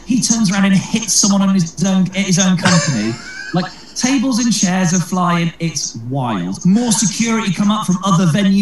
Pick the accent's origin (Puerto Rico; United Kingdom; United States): United Kingdom; Didcot, South East England; Either it's the first time I played my hometown, Didcot in Oxfordshire.